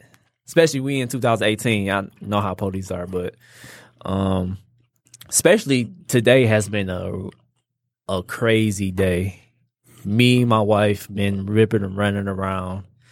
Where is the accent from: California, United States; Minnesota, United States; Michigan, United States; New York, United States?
Michigan, United States; Detroit; Especially, we grew up in Detroit. You know, it's some people be dead or in jail by 25.